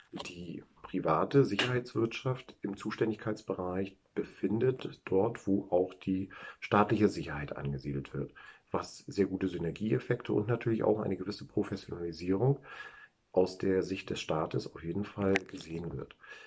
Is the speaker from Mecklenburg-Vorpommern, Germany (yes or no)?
yes; Rostock, Mecklenburg-Vorpommern, Germany; ich komme von der Ostseeküste aus dem Raum Rostock.